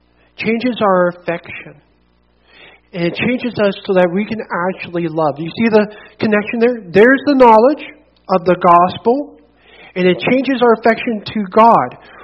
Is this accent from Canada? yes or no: yes; Swan River, Manitoba, Canada; at least out of the context which I come out of from Swan River. When I was in Swan River